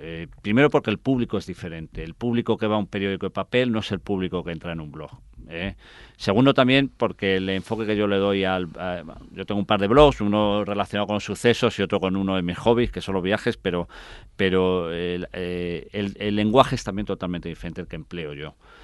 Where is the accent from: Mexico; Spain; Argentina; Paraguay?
Spain; Madrid, Community of Madrid; y yo que además soy de Carabanchel, nacido en Carabanchel.